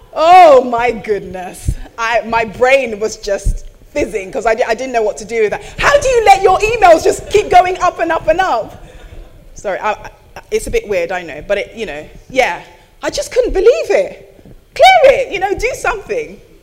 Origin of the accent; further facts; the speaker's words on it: Nigeria; I can say that because I'm Nigerian, so it's fine.